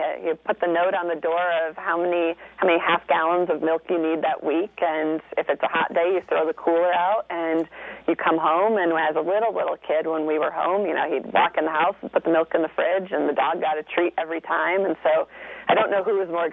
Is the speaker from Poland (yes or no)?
no; Minnesota, United States; growing up, I grew up in Minnesota. We had a milkman all the way into my 20s.